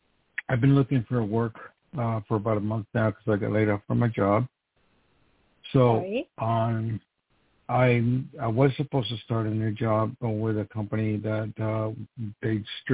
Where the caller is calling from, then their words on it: New York, United States; calling from New York.